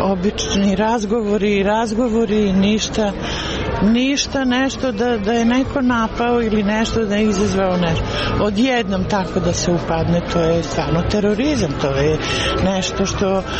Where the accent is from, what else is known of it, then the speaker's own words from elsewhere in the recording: Pristina, Pristina District, Kosovo; ja sam baš iz Prištine, ljudi su oni, ljudi smo i mi